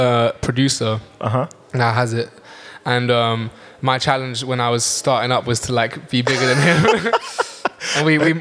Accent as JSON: {"language": "English", "region": "London", "country": "United Kingdom", "said": "I'm from London, so you know, not many people speak French in my circle."}